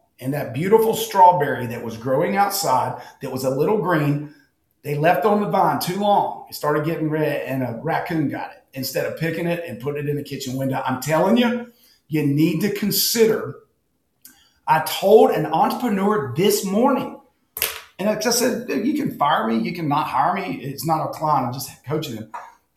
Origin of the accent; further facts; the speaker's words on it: Southern United States, United States; I'm biased. You can tell by the way I talk. I'm from the South. I love the South.